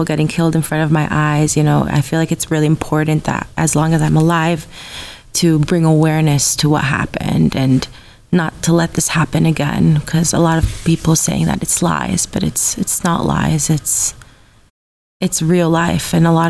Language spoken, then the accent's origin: English; Los Angeles, California, United States; I'm 25 years old. I grew up in Los Angeles my whole life.